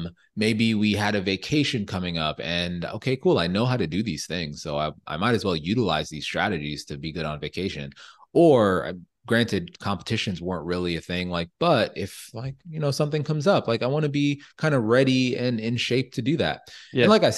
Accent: Jamaica; I'm Jamaican, so a lot of Jamaican food.

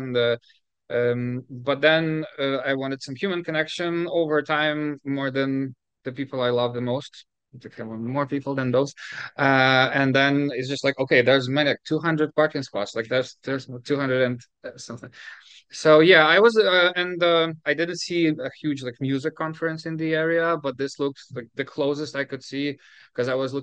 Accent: Ukraine; Not everybody knows this last name. Yeah, I'm from Ukraine.

